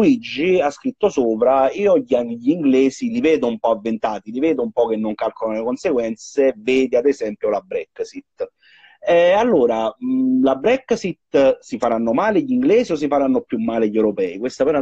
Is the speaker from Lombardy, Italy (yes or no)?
no; Campania, Italy; accent: Campanian; faccio l'esempio, sono campano, come avrete sentito dal dialetto